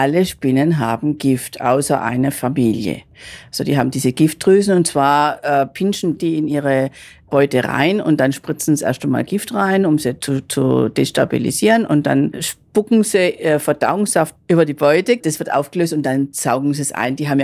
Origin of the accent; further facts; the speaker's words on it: Baden-Württemberg, Germany; Ich bin aufgewachsen im Schwarzwald und das haben wir gerade hinter dem Haus, haben wir einen Wald gehabt